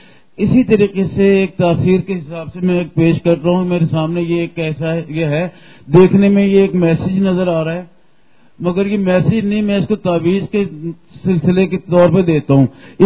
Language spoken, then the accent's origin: Urdu; Lahore, Punjab, Pakistan; جی السلام علیکم, میرا تعلق لاہور سے